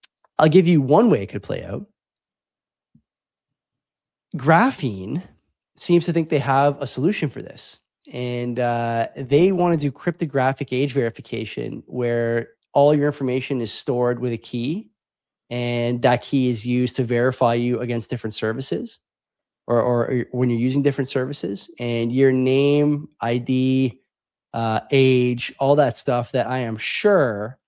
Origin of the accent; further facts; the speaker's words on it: Canada; I'll just speak for myself as a Canadian.